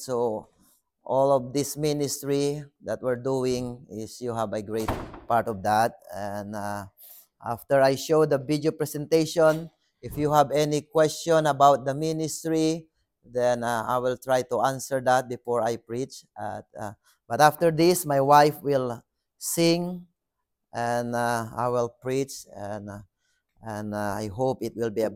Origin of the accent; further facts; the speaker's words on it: Philippines; I am a Filipino missionary